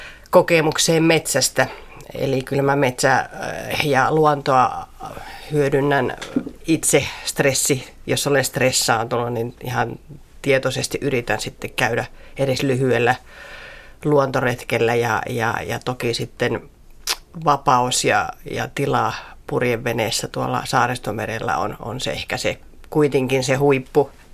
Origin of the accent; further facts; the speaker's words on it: Finnish Lakeland, Finland; olen itse kotoisin Järvi-Suomesta ja järvet ja metsät sitten ovat sitä minun sielun maisemaa ja sitä tuttua maisemaa. Kun sinne menee, niin tuntee menevänsä kotiin. Että asuin lapsena ja nuorena järvenrannalla ja metsät olivat siinä lähellä.